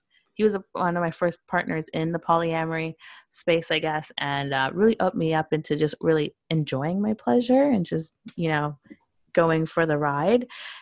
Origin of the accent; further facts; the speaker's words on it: Canada; I know I'm Canadian, I'm based in Canada, but our products are in the US.